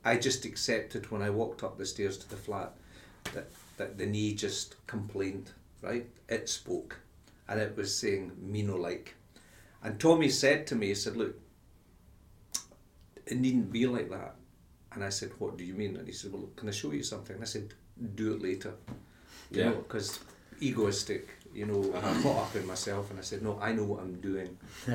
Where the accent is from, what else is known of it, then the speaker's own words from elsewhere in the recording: Scotland, United Kingdom; I mean, I think the thing is that in life I came from the Highlands initially.